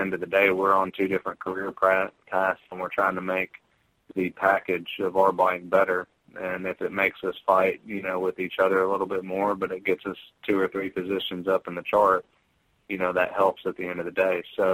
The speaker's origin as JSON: {"language": "English", "country": "United States", "said": "just because we're, you know, we're from the States, and it's made my transition a lot easier"}